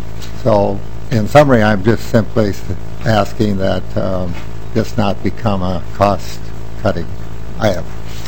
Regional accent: Monticello, Minnesota, United States; I'm from Monticello, Minnesota.

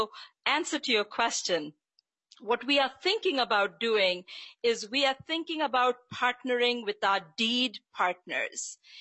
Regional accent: India; moved away as an adult; now in United States; I am proud to say that I am an immigrant from India. And I have, at this point, lived almost half my life in India and half my life here in the U.S.

